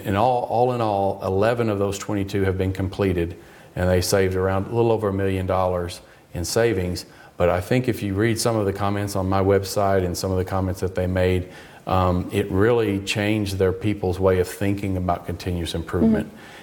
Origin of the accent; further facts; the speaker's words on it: Arkansas, United States; Company in my home state of Arkansas in the United States.